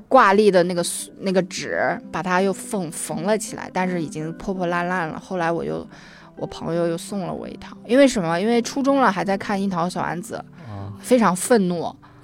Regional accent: Nanjing, Jiangsu, China; now in Beijing, China; 直到我后来出国了读书或者是来北京工作了，我才意识到原来南京是这么好的一个城市

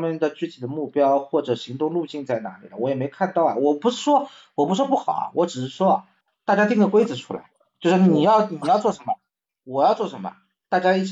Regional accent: China

